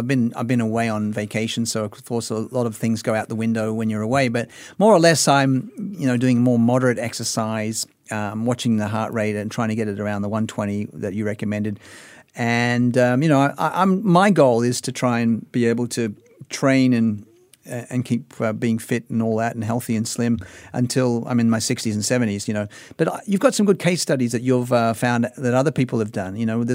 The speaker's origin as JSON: {"language": "English", "country": "Australia", "tie": "born or raised there", "said": "I'm no spring chicken, let's face it, Ben, we're all getting older. But I had this mentality from when I was growing up in Australia"}